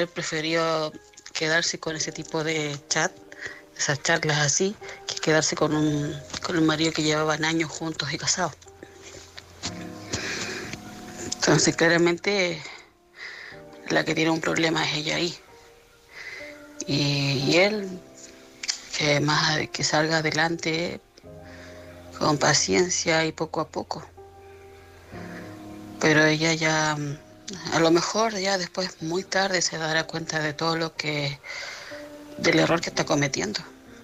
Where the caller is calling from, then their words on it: Madrid, Community of Madrid, Spain; corresponsal de Madrid.